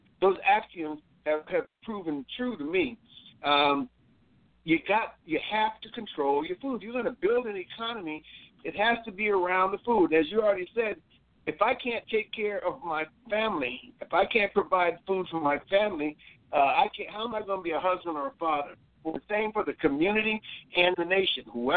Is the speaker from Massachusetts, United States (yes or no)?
yes; Boston, Massachusetts, United States; born there; also born or lived in San Diego; Because I'm a city boy. I was born in Boston, grew up in cities, went to 14 schools before I graduated high school out in San Diego, California.